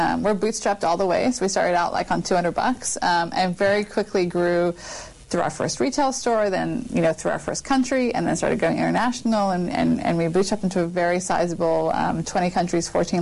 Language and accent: English; New Zealand; now in United States; I was born in New Zealand, and then I lived here as a kid in the U.S. For a lot of my childhood, and then moved back to New Zealand for my sort of high school years.